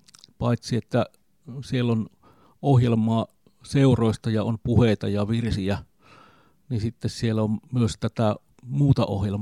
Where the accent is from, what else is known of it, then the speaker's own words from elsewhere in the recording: Simpele, South Karelia, Finland; ja minä olen Etelä-Karjalasta kotoisin Simpeleeltä. Ja tällä hetkellä minä olen aikuisten lasten isä